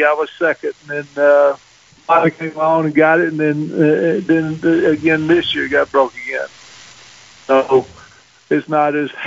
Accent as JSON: {"language": "English", "region": "Alabama", "country": "United States", "said": "Because, you know, I was from Alabama. I went to school in Memphis. I'd never had been that far away from home."}